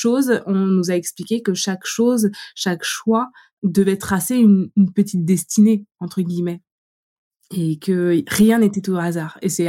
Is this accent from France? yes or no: yes; Vitré, Brittany, France; also born or lived in Laval; now in Paris, France; je viens de Vitré, j'ai été faire mes études à Laval et j'arrive à Paris